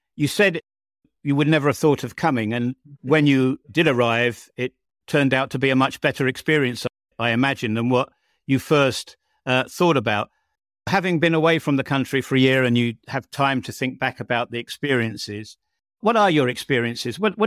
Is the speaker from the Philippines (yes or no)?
no; United Kingdom; my home country of the United Kingdom.